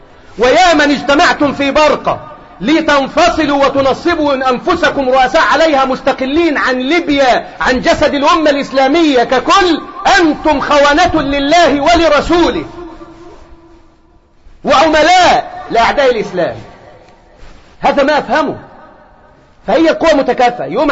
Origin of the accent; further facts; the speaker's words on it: Egypt; ناحية من الشمال عندنا في مصر